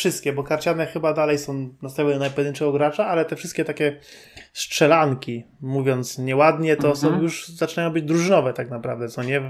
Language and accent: Polish; Rawicz, Greater Poland Voivodeship, Poland; U nas w Rawiczu też to się zdarzało, chociaż ja miałem takiego pecha, że mieszkałem akurat w takim miejscu, że wszyscy moi koledzy byli naprawdę z 300 metrów dalej.